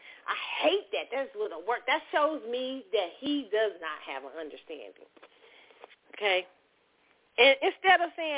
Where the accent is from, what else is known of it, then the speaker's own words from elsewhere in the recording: Kansas City, United States; He's now Kansas City, which is my hometown, right?